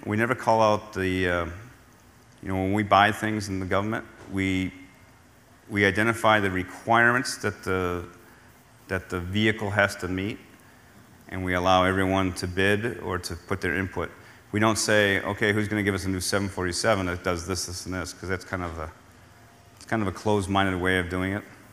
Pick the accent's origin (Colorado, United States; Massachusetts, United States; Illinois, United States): Massachusetts, United States; Boston; I don't know. I grew up in Boston. Hay was how you got someone's attention, you know?